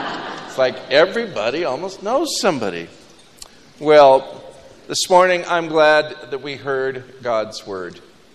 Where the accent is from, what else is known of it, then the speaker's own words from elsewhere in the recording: Washington, United States; I grew up in Washington State. My father had a jewelry store.